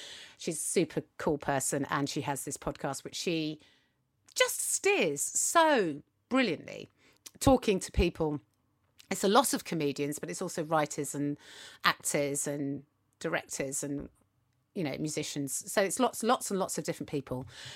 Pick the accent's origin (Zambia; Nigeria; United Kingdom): United Kingdom; I suppose if people listen to this and they're from North America, they might describe us as very British, even with you, Alison, you know, it's a very British vibe.